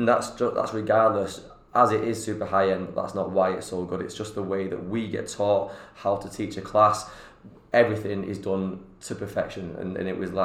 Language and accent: English; Bolton, North West England, United Kingdom; because I come from Bolton to Manchester.